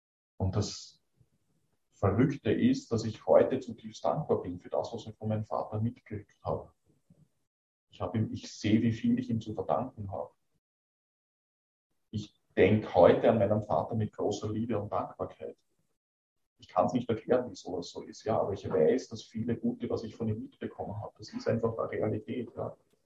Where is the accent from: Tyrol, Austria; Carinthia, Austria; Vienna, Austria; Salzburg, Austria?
Vienna, Austria; moved away; Dann sind wir übersiedelt, sind wieder die ganzen Beziehungen zerbrochen, wieder neu anfangen. Als Wiener in der Steiermark überhaupt nicht einfach.